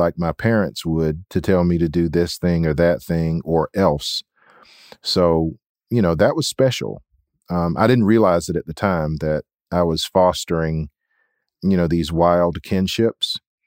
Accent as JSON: {"language": "English", "region": "South Carolina", "country": "United States", "tie": "born or raised there", "said": "Billy, I grew up in Edgefield County, South Carolina. It's a county hugging the Savannah River, and right across the river to the west is Augusta, Georgia."}